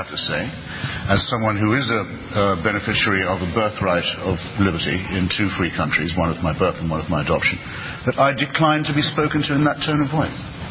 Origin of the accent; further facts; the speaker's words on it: Portsmouth, South East England, United Kingdom; I mean, I'm a Navy brat. I was brought up in Portsmouth